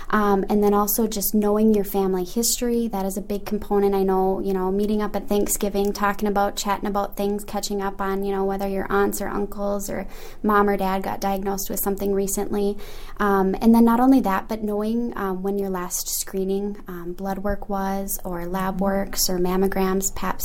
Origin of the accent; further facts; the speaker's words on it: Dawson, Minnesota, United States; I'm down in my hometown of Dawson, Minnesota.